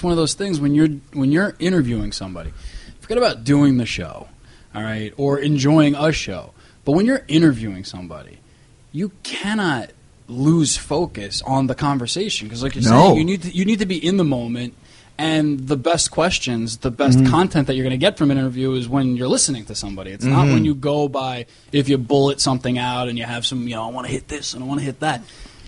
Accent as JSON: {"language": "English", "region": "New York", "country": "United States", "accent": "New York", "said": "I'm a New Yorker. I got the accents, you know."}